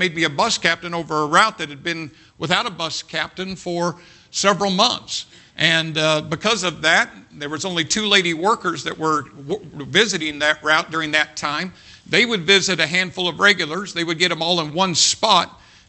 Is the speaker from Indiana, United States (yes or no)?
yes; Jacksonville, Indiana, United States; And so all of a sudden, I come from Jacksonville, Indiana, to inner city Chicago.